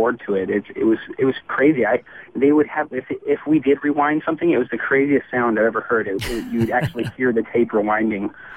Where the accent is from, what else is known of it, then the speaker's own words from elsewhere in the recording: Eugene, Oregon, United States; I growing up in Eugene or going to school there and stuff, there's just a very collective group of people there.